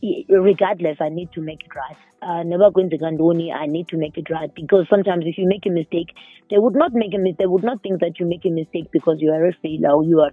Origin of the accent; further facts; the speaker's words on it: Eastern Cape, South Africa; remember, I'm coming from the Eastern Cape. So where I come from, there's not a lot of female referees.